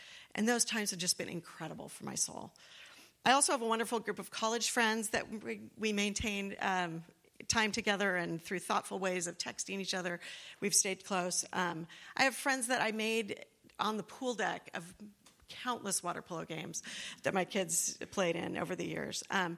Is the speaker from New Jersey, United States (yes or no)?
no; Costa Mesa, California, United States; also born or lived in Newport Beach / Irvine; I grew up in Costa Mesa. I've only lived in Newport Beach and Irvine my entire adult life, and I've either attended Mariners or Grace Fellowship Church since I was 3 years old.